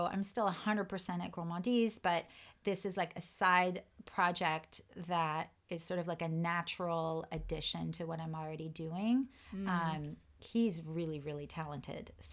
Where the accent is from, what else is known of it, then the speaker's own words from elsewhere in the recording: Paris, Île-de-France, France; now in United States; I grew up in Paris, but all of my family is in the southeastern part of France, and that's where I spent most of my time after we moved to the U.S.